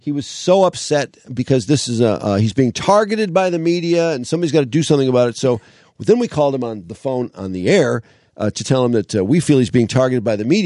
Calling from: Michigan, United States; Alan, it's the Drew and Mike podcast. We're calling from Michigan.

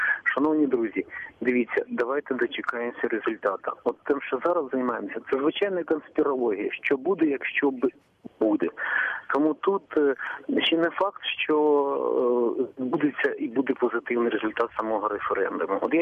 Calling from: Ternopil, Ternopil Oblast, Ukraine; Місто Тернопіль.

